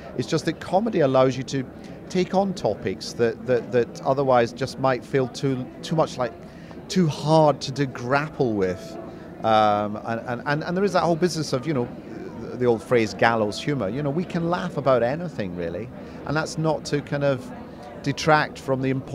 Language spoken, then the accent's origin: English; Glasgow, Scotland, United Kingdom; I mean, it was my hometown, so like quite a lot of my assembled family were there